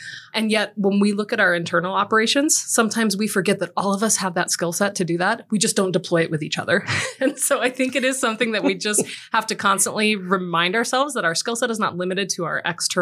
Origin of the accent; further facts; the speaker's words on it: Los Angeles, California, United States; I grew up in Los Angeles. So went from Los Angeles, went to college in San Diego.